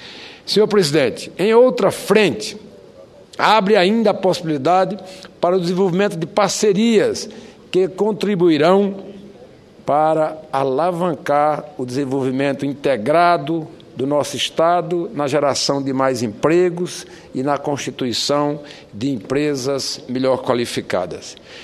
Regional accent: Ceará, Brazil; born there; A Universidade do Cariri, orgulho da minha terra e da região que nasci

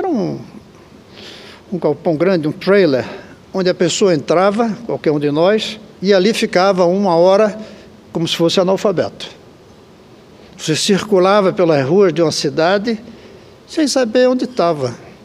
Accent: Recife, Pernambuco, Brazil; Eu tinha que vir aqui como recifense daquela geração.

